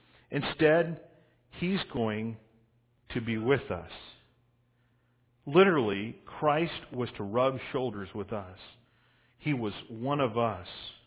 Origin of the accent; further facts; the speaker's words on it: Virginia, United States; Or my doctor, actually growing up in Virginia, he was named Dr. Payne. He was my dentist.